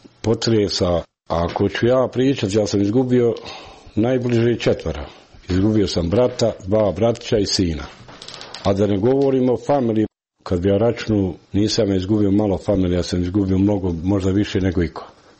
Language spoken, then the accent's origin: Bosnian; Srebrenica, Republika Srpska, Bosnia & Herzegovina; moved away as an adult; ja sam ošao odavle iz Srebrenice, da kažem iz Srebrenice, pošto je Srebrenica poznatija nego Jasenova. Ošao sam i ostao sam željan, ko sam bos odavde bio i eto toliko sam tam proveo, sad imam penziju.